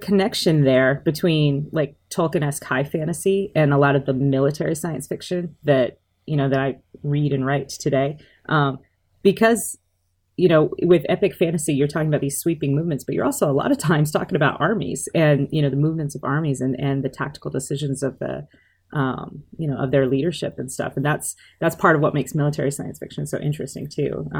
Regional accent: South Dakota, United States; born there; So I was born in South Dakota, but my parents, when I was about 6 years old, my parents joined the United States Air Force as well. And so we started moving around

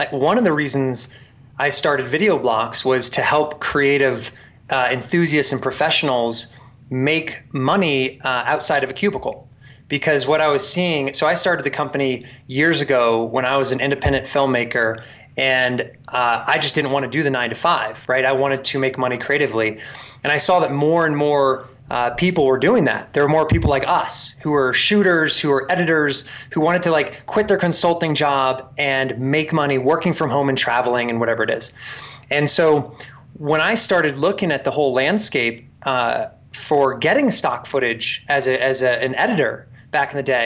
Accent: Virginia, United States; moved away as an adult; So I grew up in Virginia in the D.C. area, and went to school in Boston, spent some time in New York, did L.A. for a second.

